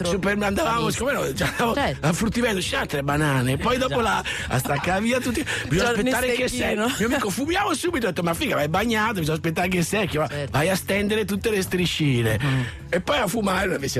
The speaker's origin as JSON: {"language": "Italian", "town": "Brescia", "region": "Lombardy", "country": "Italy", "said": "A Brescia a un certo punto, vabbè, ma noi a Brescia è famosa per quella roba lì."}